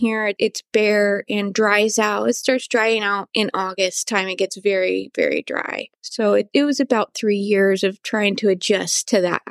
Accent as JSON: {"language": "English", "town": "Bainbridge Island", "region": "Washington", "country": "United States", "tie": "born or raised there", "said": "So I grew up on Pleasant Beach Drive, right on the water."}